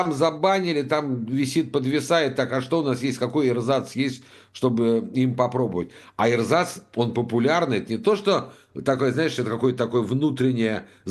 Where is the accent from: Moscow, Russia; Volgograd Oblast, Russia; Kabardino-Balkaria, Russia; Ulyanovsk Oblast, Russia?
Moscow, Russia; А знаешь, как москвич, я помню